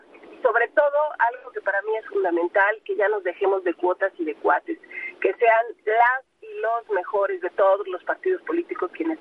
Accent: Ecatepec, State of Mexico, Mexico; Como te decía, yo crecí en Ecatepec y a mí me duele mucho saber que yo podía a los 10, 11 años salir a jugar a la calle

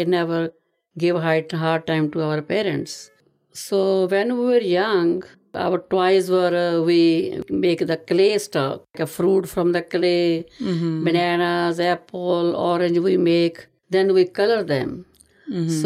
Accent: India; It's in India, our life was very, very simple, mm-hmm.

